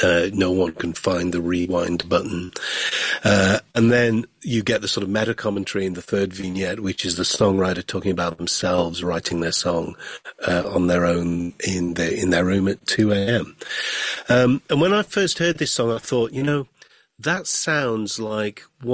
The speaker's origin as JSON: {"language": "English", "country": "United Kingdom", "lives_now": "United States", "said": "as a Brit living in America"}